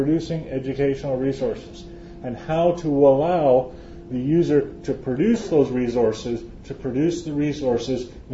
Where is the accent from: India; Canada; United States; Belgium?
Canada; I'm from Canada.